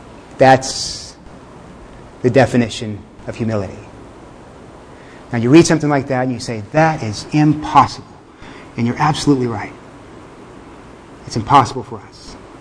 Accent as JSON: {"language": "English", "region": "Texas", "country": "United States", "said": "We're not from the same backgrounds. I'm from Texas. Most of you guys are Yankees."}